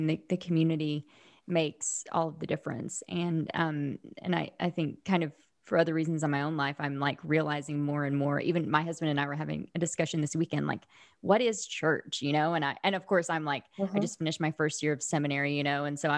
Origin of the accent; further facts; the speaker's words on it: Oklahoma, United States; You know, I grew up in Southern Oklahoma, so I was a tornado drill.